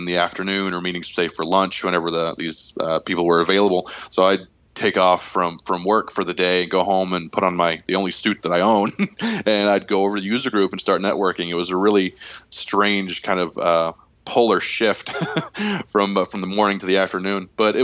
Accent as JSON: {"language": "English", "town": "Springfield", "country": "United States", "tie": "born or raised there", "said": "And I was lucky enough to have one right here in Springfield in my hometown, and we're one of the smaller ones in the country."}